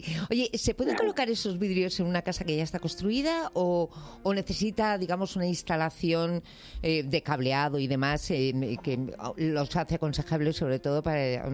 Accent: Bilbao, Basque Country, Spain; yo soy de Bilbao

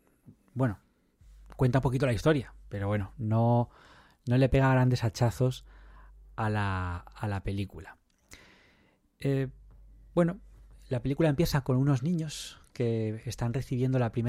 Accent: Madrid, Community of Madrid, Spain; aunque los madrileños me hablan y yo también como madrileño lo reclamo

